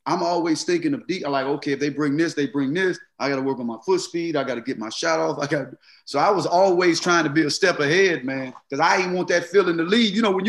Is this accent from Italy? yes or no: no; Mississippi, United States; it was scary because for me, growing up in Mississippi, not seeing and hearing